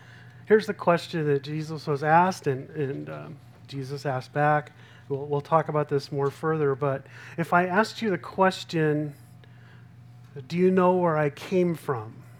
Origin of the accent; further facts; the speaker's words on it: Pasco, Washington, United States; now in Portland, United States; If you said I'm from Pasco, Washington, you would be correct, because that's where I grew up. That's my hometown, is Pasco, Washington.